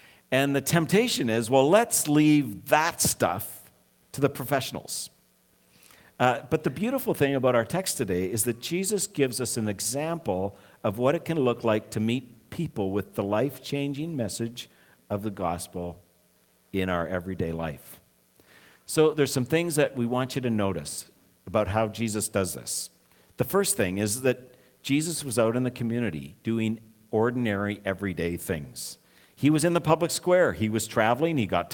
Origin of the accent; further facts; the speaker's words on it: Canada; I met him because I'm Canadian.